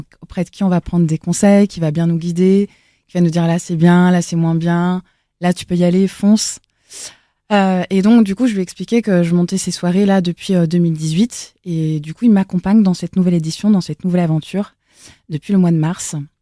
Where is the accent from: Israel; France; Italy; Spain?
France; Elbeuf, Normandy; also born or lived in South-west France; Alors, moi, je viens d'Elbeuf, là où j'ai grandi, dans le 76, à côté de Rouen, dans une petite banlieue.